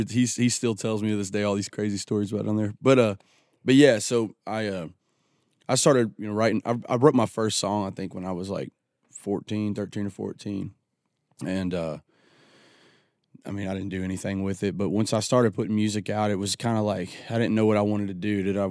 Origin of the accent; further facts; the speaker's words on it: Joelton, Tennessee, United States; I grew up in the country, man. I grew up in Jolton, Tennessee, Whites Creek, Tennessee area, off of a road called Licton Pike.